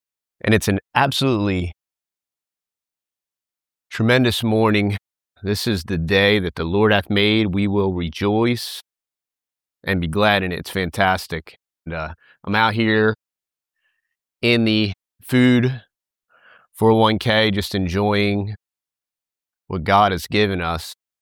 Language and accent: English; United States; And as an American, I did not choose to be born here. I have no white guilt about being born here.